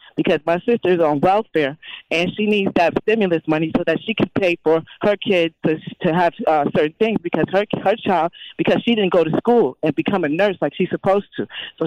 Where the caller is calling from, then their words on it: Perth Amboy, New Jersey, United States; from Port Amboy, New Jersey.